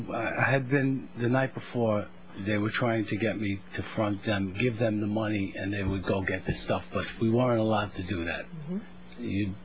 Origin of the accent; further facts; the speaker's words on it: Brooklyn, New York, United States; And growing up in Brooklyn, you take a chance.